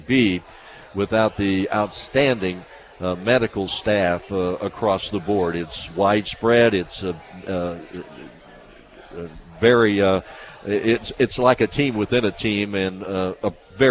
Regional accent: Indianapolis, Indiana, United States; but we're both really from Indianapolis natives.

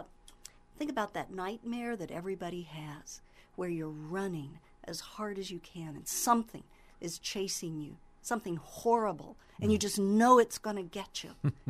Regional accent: Indiana, United States; we have in the past, but this year it turns out that we're all from Monroe County.

